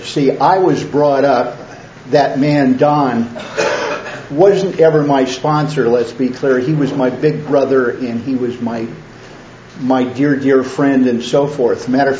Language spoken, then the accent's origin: English; Indianapolis, Indiana, United States; The first time I've been here, I'm from Indianapolis.